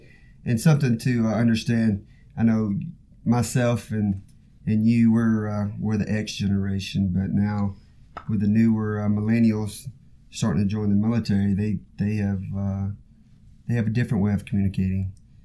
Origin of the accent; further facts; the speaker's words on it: Tennessee, United States; accent: Southern drawl; I'm from Tennessee originally, and I had a southern draw, and as you probably can tell, it's pretty thick.